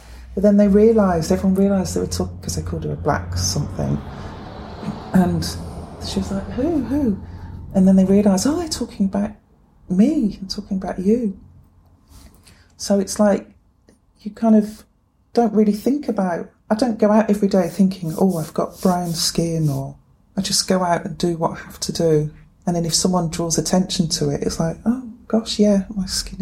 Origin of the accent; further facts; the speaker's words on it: England, United Kingdom; They couldn't believe I was from England.